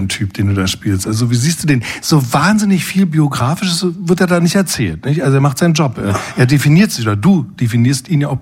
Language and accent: German; Berlin, Germany; Wir sind beide echte Berliner.